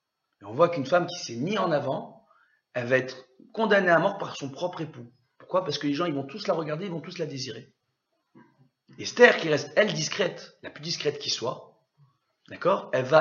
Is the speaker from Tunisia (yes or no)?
yes; Tunisia; je suis tunisien, mais je me soigne